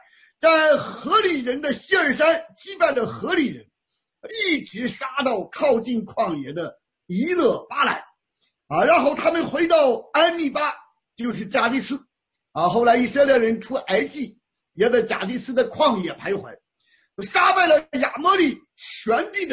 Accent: Shandong, China; 像我老家山东的山东人啊

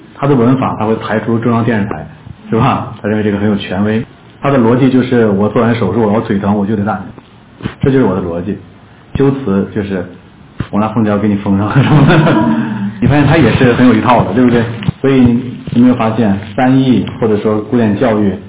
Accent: Shanxi, China; 我小时候在山西矿区长大

